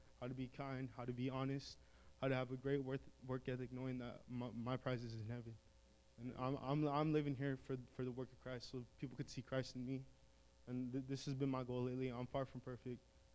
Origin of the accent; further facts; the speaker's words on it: Moses Lake, Washington, United States; I'm 19. I'm from Moses Lake, Washington.